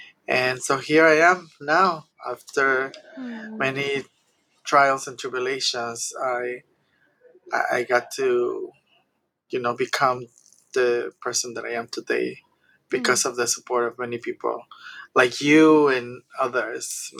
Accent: Guadalajara, Jalisco, Mexico; English is a second language; I come from humble beginnings. I was born and raised in Guadalajara, Mexico, by two young people who came from the outskirts of the city

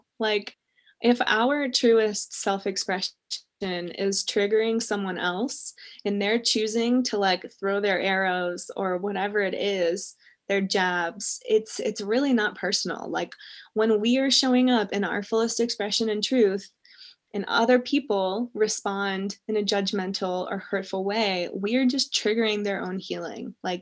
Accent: New Orleans, Louisiana, United States; Like, I grew up in New Orleans, and like, party culture is so interwoven into way of life.

